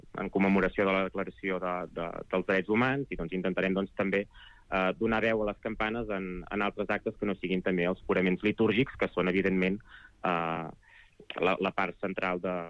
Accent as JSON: {"language": "Catalan", "town": "Seva", "region": "Catalonia", "country": "Spain", "said": "jo que sóc de Ceba"}